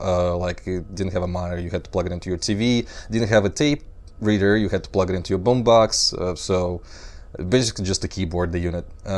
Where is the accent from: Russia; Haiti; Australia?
Russia; English is a second language; growing up in Russia, because expensive machine. I'm sure if you lived, like, in Moscow, I'm from a provincial town